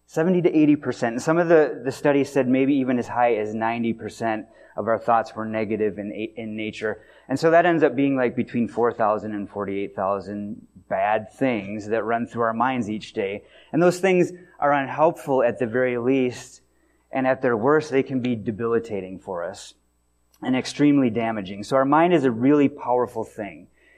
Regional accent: Wisconsin, United States; I grew up in Wisconsin, and it was a late summer day, nice, warm, beautiful out

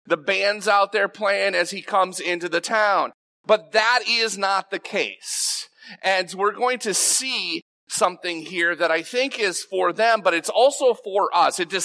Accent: Painesdale, Michigan, United States; down and coming into Painesdale, and I remember this feeling of being very, very overwhelmed. This is my hometown. This is the place where people knew me as a kid.

